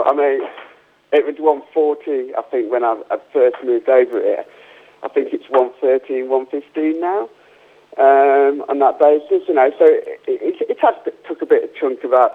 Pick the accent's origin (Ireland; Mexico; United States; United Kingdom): United Kingdom; now in Spain; I'm British, I'm proud to be British.